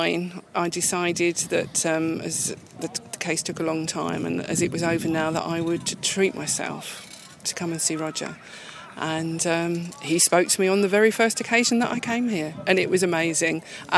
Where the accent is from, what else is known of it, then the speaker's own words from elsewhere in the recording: Perivale, London, United Kingdom; born there; now in Folkestone, United Kingdom; Yes, I was born in Perivale.